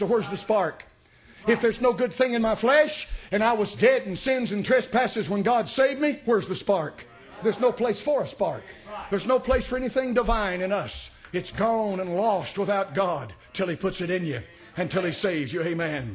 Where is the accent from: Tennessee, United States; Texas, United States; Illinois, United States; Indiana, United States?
Tennessee, United States; but I grew up in East Tennessee and I knew what blackguard meant.